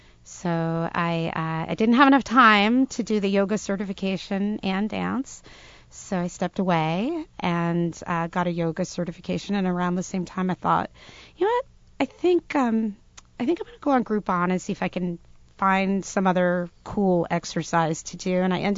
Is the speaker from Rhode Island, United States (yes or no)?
yes; Providence, Rhode Island, United States; So I grew up right around Providence.